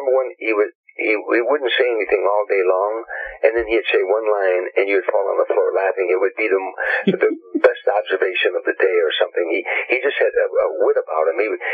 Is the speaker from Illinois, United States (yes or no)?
yes; Chicago, Illinois, United States; You know, I'm from Chicago, and I'm a hangout guy.